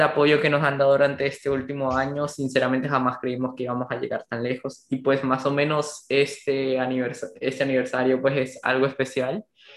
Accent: Colombia; tanto ese como yo somos colombianos y pues ya todos saben lo que está pasando en Colombia

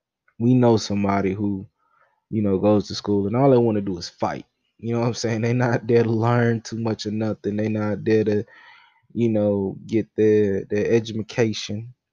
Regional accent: United States; a lot of folks think that because I am an American

